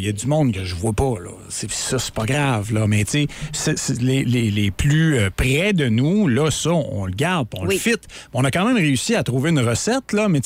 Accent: Chicoutimi-Nord, Quebec, Canada; à me rendre chez nous à Chicoutimi-Nord

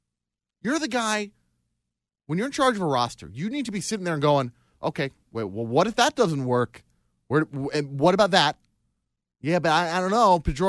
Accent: New York, United States; As a New Yorker, we don't appreciate that kind of thing.

